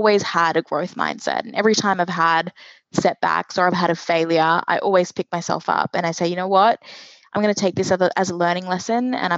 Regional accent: Australia; accent: Australian; obviously have an Australian accent, you know, I would say I'm definitely Australian, of course, with an Indian background.

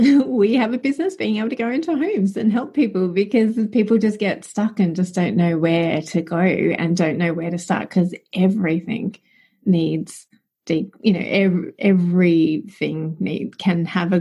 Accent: Melbourne, Victoria, Australia; my friend Amy, who I grew up with in Melbourne

